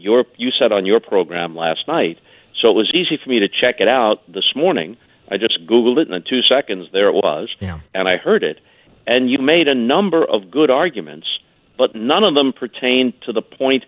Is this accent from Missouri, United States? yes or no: yes; St. Louis, Missouri, United States; But in this case, St. Louis is my hometown. I've always said that. I consider it to be my hometown.